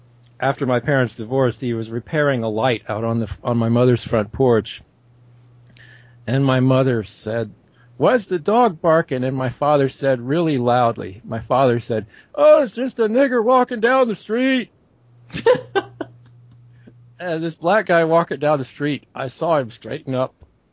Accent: the South, United States; Well, first place, I grew up in the South. My mother was a woman of Southern heritage. My father of German extraction.

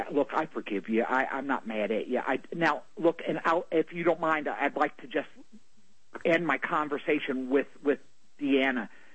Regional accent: Germany; I lost people and I lost family in the Holocaust. We came from Germany.

